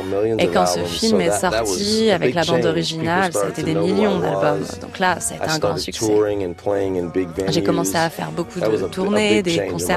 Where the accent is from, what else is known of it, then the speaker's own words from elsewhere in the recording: New Orleans, Louisiana, United States; en grandissant à la Nouvelle-Orléans, il y avait de la musique partout, dans toutes les maisons, à tous les coins de rue.